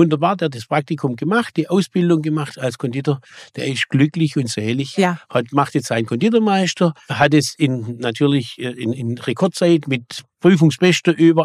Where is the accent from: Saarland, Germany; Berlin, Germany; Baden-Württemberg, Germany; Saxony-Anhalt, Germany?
Baden-Württemberg, Germany; Waiblingen; Und ich brenne für Waiblingen, ich lebe für Waiblingen. Nicht nur Brot backen, sondern auch politisch. Mhm. Meine Heimat.